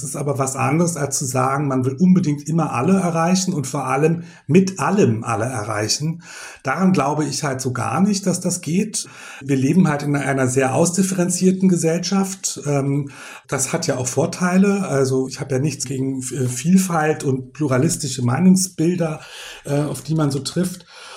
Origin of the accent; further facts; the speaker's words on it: Berlin, Germany; Also natürlich mit dem Blick aus meiner Heimatstadt Berlin sind halt beides nicht so große Städte